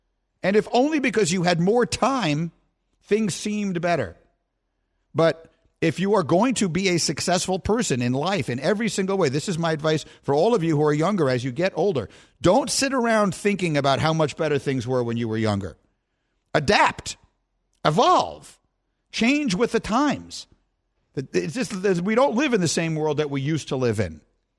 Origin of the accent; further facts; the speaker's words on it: New York, United States; Look, I'm from New York. I'm a Knicks fan.